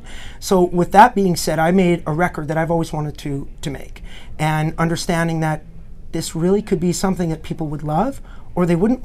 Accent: Canada; As a Canadian, I'm actually not allowed to brag.

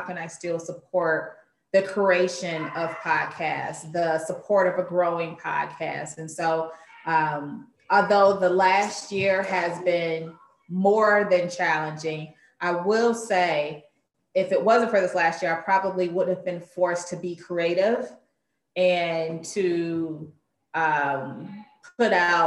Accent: Detroit, Michigan, United States; Growing up in Detroit, I listened to Martha Jean McQueen, who was not only a radio broadcaster, but she owned a radio station.

